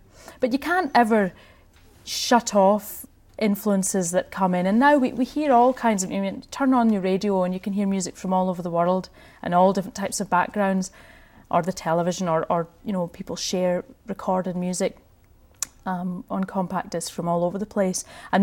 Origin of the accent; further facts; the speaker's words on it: Scotland, United Kingdom; I grew up in Scotland, so there was Scottish music around if you were interested in it. Although, you know, I grew up in the 60s and 70s.